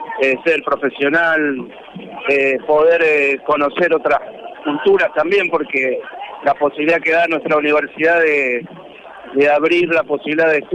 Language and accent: Spanish; Santa Fe, Argentina; Santa Fe, del oeste de Santa Fe.